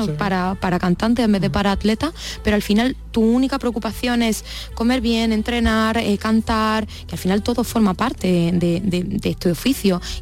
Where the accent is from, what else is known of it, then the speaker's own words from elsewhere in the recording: Granada, Andalusia, Spain; Después pasaré por Granada, por mi tierra, hombre